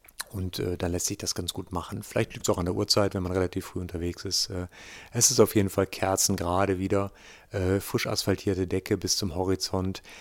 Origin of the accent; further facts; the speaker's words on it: North Rhine-Westphalia, Germany; wo man da, wo ich herkomme, vielleicht einfach Feldwege hat, die im Bergischen Land, wo man nicht so viele extensive Landwirtschaft hat, sondern eher so kleine Bauernhöfe mit Viehwirtschaft und solchen Dingen